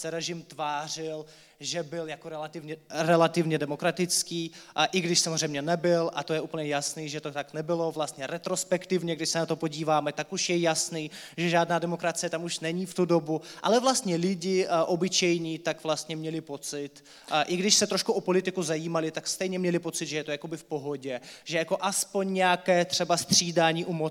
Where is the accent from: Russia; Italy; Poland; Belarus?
Russia; Ufa, Bashkortostan; Czech is a second language; Úplně ne, já jsem z UFY, tam se nekonali